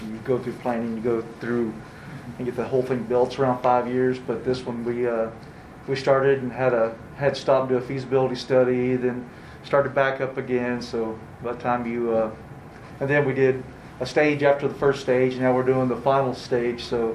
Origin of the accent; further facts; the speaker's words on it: Oklahoma, United States; moved away as an adult; also born or lived in Texas; Oklahoma. Born and raised Oklahoma, moved to Texas right out of college, and was in Texas probably 15 years and moved here.